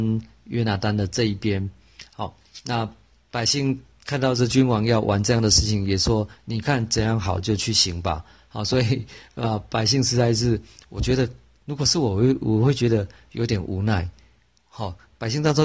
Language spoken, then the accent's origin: Chinese; Taiwan; 就有点像我们台湾人用的那个宝贝的东西